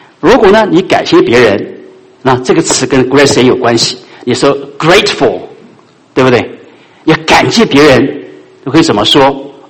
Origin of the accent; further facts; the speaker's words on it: China; 对我们中国人来说，对恩字这个字啊，你一点不陌生。